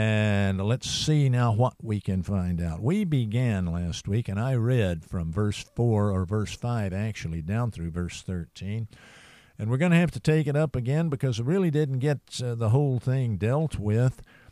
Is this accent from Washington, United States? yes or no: no; Texas, United States; And, of course, I'm from East Texas. My whole family on both sides are all from East Texas.